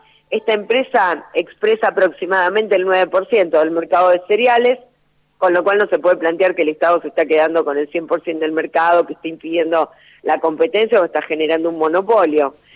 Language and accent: Spanish; Santa Fe, Argentina; lo tomé como santafesina y como argentina muy bien.